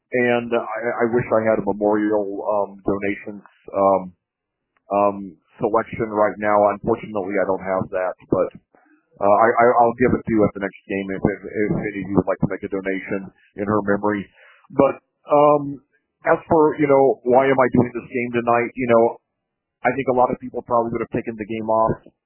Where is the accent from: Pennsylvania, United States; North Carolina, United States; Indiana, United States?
Indiana, United States; commentating high school football here in my home state of Indiana